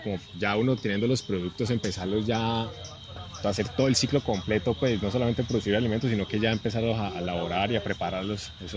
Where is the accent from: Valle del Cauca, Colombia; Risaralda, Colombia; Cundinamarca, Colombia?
Valle del Cauca, Colombia; Cali; now in La Cumbre, Colombia; yo actualmente vivo en la Cumbre Valle, pero pues soy de aquí, de Cali, y estudié unos semestres acá en Univalle